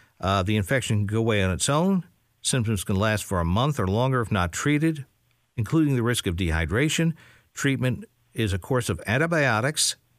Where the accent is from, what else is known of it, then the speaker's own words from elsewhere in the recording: New York, United States; where I grew up on Long Island, we had a field behind us and we had a creek, Powell Creek.